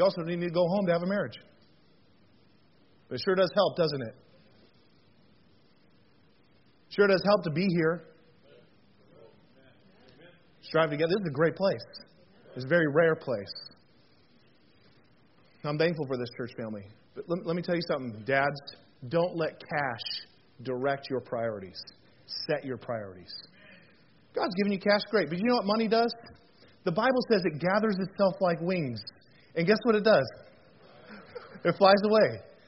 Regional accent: Arizona, United States; also born or lived in Las Vegas; now in Michigan, United States; I'm from Las Vegas. I'm from Arizona. I grew up in Arizona, lived in Las Vegas. I didn't know what grass was.

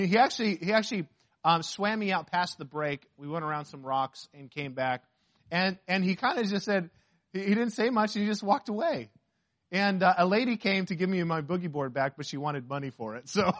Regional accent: Arizona, United States; And I'm from Arizona, and so I wasn't used to, the ocean.

